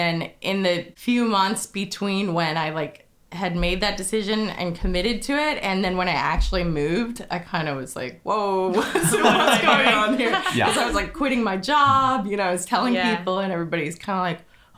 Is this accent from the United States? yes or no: yes; Murfreesboro, Tennessee, United States; moved away as an adult; So I grew up in Murfreesboro and I just wanted to like study. I loved movies, so I wanted to like be in the movie business. So I moved to LA.